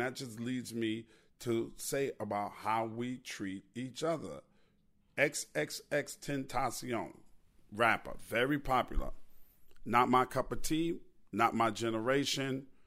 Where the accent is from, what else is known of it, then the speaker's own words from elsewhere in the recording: New York, United States; Now, I'm from New York, but I'm working in Chicago right now.